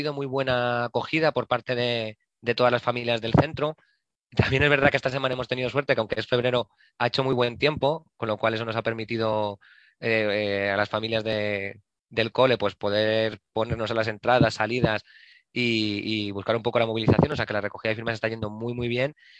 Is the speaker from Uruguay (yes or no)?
no; San Sebastián de los Reyes, Community of Madrid, Spain; yo soy de Sanse de toda la vida, pero hace unos años no vivíamos aquí en San Sebastián de los Reyes.